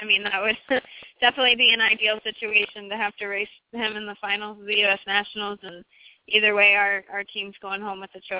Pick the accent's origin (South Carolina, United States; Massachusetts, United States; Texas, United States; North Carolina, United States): Texas, United States; So being that that's in my home state, I'd like to do well there.